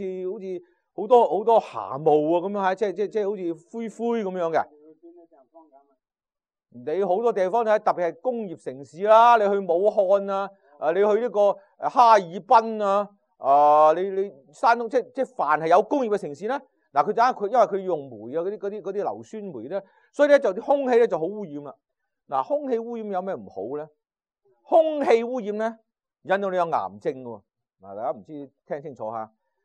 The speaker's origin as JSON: {"language": "Cantonese", "town": "Guangzhou", "region": "Guangdong", "country": "China", "tie": "born or raised there", "moved": "yes", "lives_now": "United States", "said": "我细个时候我喺广州大嘅。"}